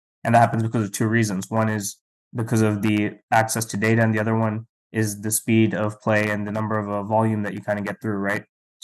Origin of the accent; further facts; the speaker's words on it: Atlanta, Georgia, United States; I'm from Atlanta. That's kind of where we started.